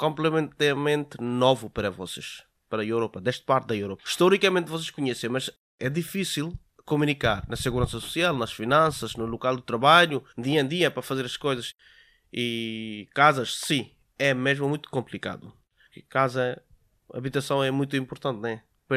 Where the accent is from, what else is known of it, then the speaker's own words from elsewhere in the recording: Bangladesh; Portuguese is a second language; now in Portugal; sou do Bangladesh, tenho 33 anos, cheguei aqui em Portugal em 2010, dia 23 de julho, às 23 horas.